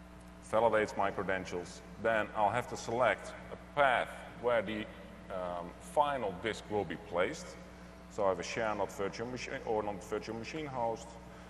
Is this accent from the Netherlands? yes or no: yes; Netherlands; We're from the Dutch. From the Netherlands, we like free.